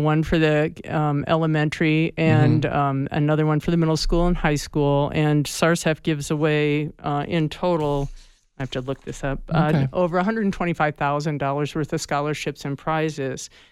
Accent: Iowa, United States; I didn't. I grew up in Iowa.

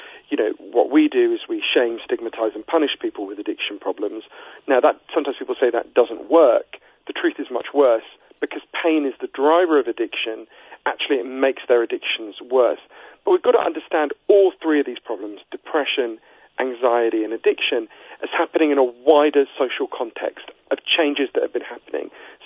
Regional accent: London, United Kingdom; accent: East London; he's from East London in England, where I'm from, as you can tell from my accent.

